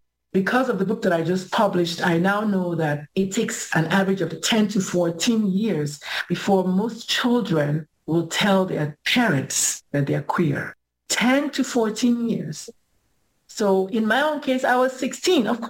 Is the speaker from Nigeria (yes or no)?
yes; Nigeria; I'm a queer person growing up in Nigeria.